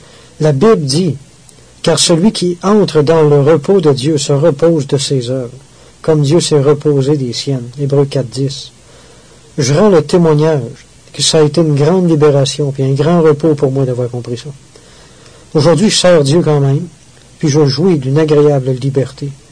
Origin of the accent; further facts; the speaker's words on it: Victoriaville, Quebec, Canada; Tout de suite après, je suis revenu chez moi à Victoriaville.